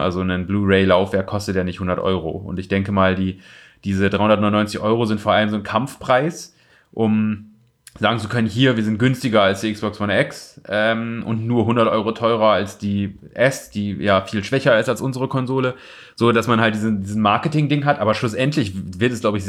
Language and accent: German; Osnabrück, Lower Saxony, Germany; da wo ich herkomme aus Osnabrück